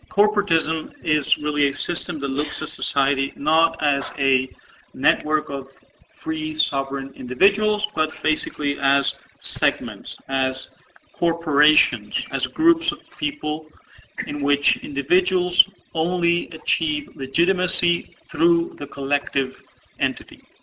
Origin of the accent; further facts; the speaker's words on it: Peru; moved away as an adult; I'm from Peru originally. I am a veteran of a couple of revolutions that didn't quite turn right, so I'm really a refugee in this country. I had to flee Peru, my own country, a couple of years ago